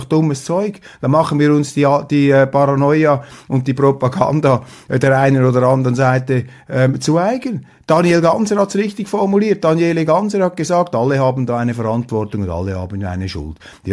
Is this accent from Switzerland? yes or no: yes; Switzerland; gerade wir als Schweizer dürfen uns erst recht nicht einnebeln lassen, weil wir sind nicht einer dieser mächtigen Riesen.